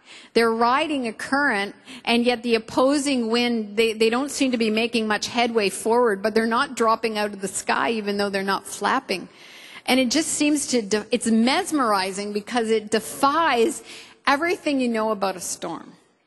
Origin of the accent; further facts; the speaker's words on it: Canada; Growing up in Canada, I lived in a few places, and one of the places I lived in till I was 14 is I lived very close to a bay, a stagnant, kind of shallow, protected body of water.